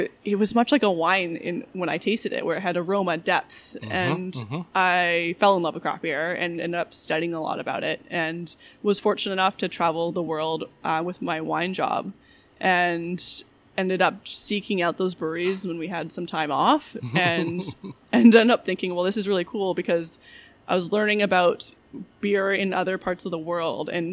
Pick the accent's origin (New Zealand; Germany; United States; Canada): Canada; British Columbia; Yeah, so I grew up on the North Shore.